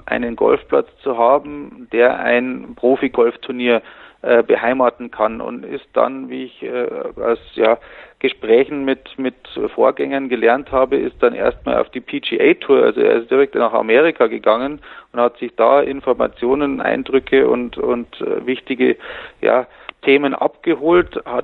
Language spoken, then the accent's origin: German; Erding, Bavaria, Germany; Ich bin nämlich Erdinger und okay. ich bin in Erding-Grünbach groß geworden